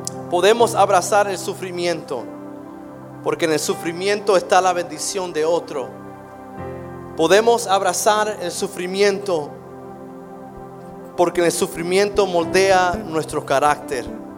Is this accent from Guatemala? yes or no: yes; Guatemala; vos sabes, porque soy guatemalteco